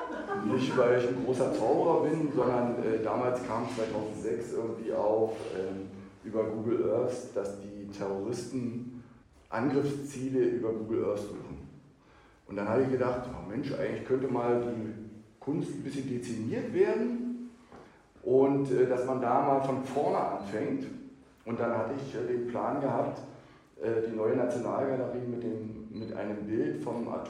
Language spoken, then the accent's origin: German; East Germany, Germany; also ich bin ja im Osten groß geworden und zu Ostzeiten, unser urhüpflicher Familienstamm kommt aus Darmstadt, Und mein Opa ist dann über Umwege irgendwie Pfarrer in Quedlinburg geworden.